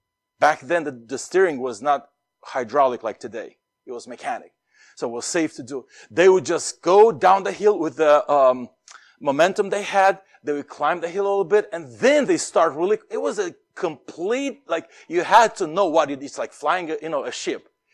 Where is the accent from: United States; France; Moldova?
Moldova; English is a second language; I grew up in the Republic of Moldova, former Soviet Union country, poor country.